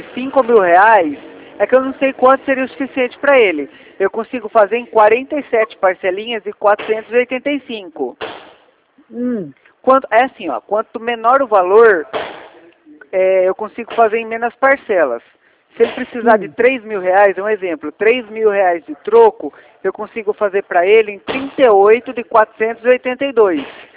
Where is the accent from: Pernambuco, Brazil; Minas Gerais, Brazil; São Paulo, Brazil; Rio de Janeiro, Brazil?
São Paulo, Brazil; Rio Claro; Eu sou de Rio Claro.